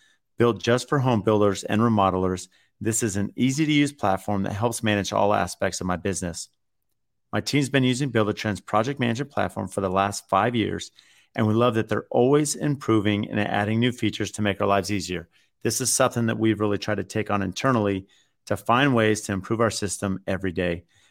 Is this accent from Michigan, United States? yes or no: no; California, United States; I grew up in California, which isn't too far away.